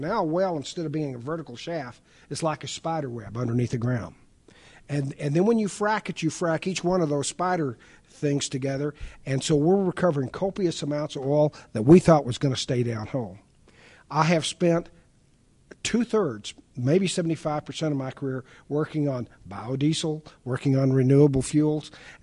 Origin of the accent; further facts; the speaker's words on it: Texas, United States; But here in Texas, we have the Bartlett Shale. We have the Eagle Ford. I was born and raised on the Permian Basin.